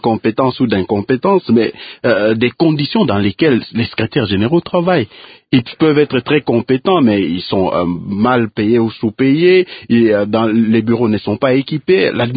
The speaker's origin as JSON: {"language": "French", "country": "DR Congo", "said": "chez nous en RDC"}